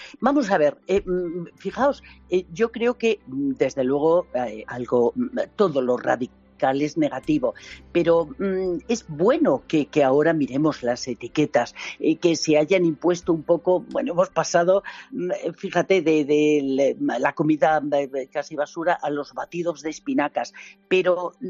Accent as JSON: {"language": "Spanish", "country": "Spain", "said": "también los españoles, cuidamos poco nuestros productos y nuestra imagen."}